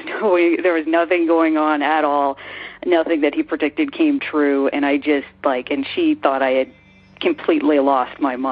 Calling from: Toronto, Ontario, Canada; I'm from Toronto, Canada.

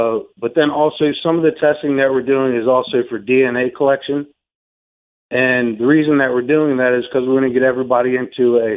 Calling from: Maryland, United States; I'm actually calling from Maryland, but we're just having a good time and appreciate what you're doing.

